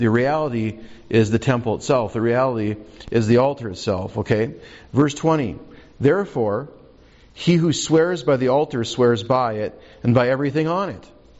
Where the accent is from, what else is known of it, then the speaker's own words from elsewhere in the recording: Minnesota, United States; See, you lived out west. I grew up in Minnesota. It rained half the time.